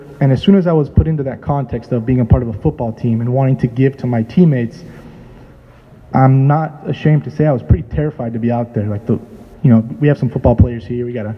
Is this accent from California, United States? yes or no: yes; California, United States; also born or lived in Italy; bounced around a bunch as a kid, ended up in the Bay Area. I claim the Bay Area to be home, really. Been here for the longest time I've been in one place in my life.